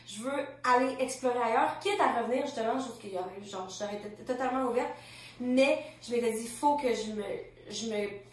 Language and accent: French; Lévis, Quebec, Canada; j'ai grandi à Lévis, fait que c'est comme proche de Québec, mais l'autre bord du pont, puis encore plus petit, puis non seulement à Lévis, mais à Lauzon, fait que dans le trou du cul du monde